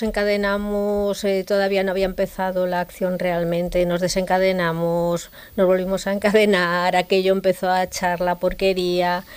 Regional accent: Vigo, Galicia, Spain; cuando volví a Galicia, a Vigo, que es de donde era, hombre, de donde soy y donde vivía en aquel entonces

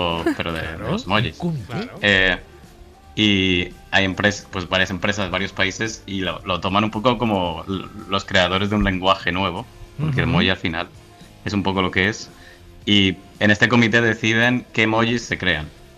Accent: Madrid, Community of Madrid, Spain; born there; Nací en Madrid.

